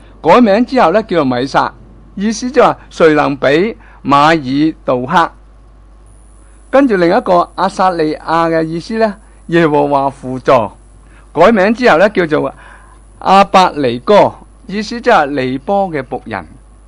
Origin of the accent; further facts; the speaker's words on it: Hong Kong; 你系咩人啊？我系香港人。